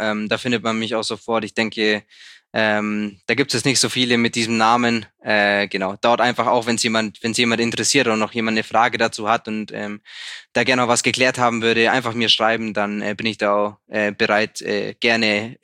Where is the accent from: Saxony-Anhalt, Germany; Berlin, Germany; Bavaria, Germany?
Bavaria, Germany; Sonthofen; Ich meine, Sonthof, meine Heimatstadt, hat 21.000 Einwohner. Das ist jetzt nicht so riesig.